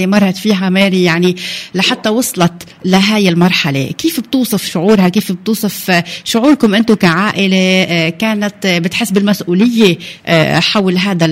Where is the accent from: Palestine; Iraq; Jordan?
Palestine; معنا كفلسطينيين رياضيين